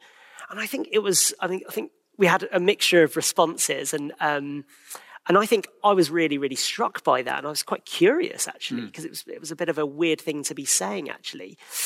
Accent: South East England, United Kingdom; So I grew up in Kent, and I lived with my parents and my older siblings.

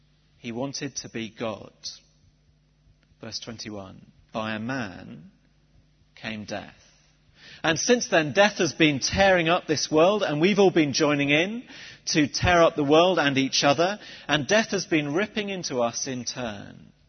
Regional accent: South West England, United Kingdom; accent: Somerset; which means I get to go back to my childhood and drag out my Somerset accent.

